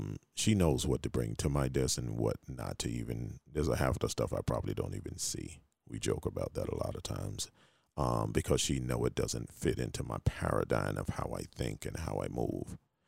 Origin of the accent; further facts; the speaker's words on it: the South, United States; You know, I grew up in the South. You know how we eat in the South, man.